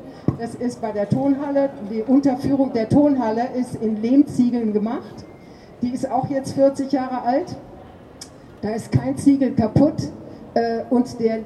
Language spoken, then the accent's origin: German; North Rhine-Westphalia, Germany; ich bin groß geworden im Sauerland auf einem großen Hof.